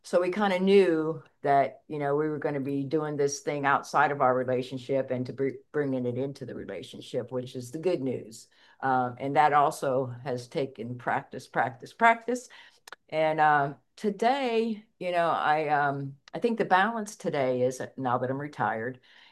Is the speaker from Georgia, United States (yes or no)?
no; Pennsylvania, United States; now in Florida, United States; I mean, I'm from Pennsylvania, so I'm the only one from my family. At the time, I was the only one from my family that lived here in Florida.